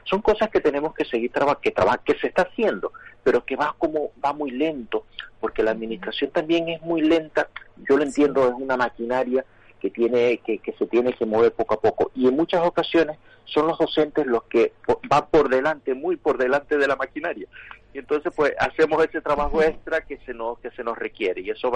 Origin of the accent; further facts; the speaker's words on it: Canary Islands, Spain; ya aterrizo ya en mi tierra, Canarias no se puede dar el lujo de que nos adelante por la derecha.